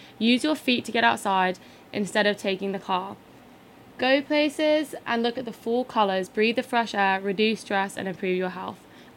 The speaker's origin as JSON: {"language": "English", "region": "England", "country": "United Kingdom", "said": "seeing as I'm English"}